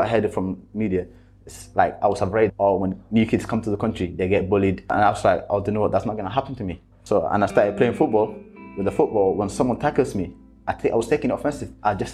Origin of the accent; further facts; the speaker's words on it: Somalia; moved away; When I first came to the country, I came from Somalia, which is a country that's been having war for 24 years now.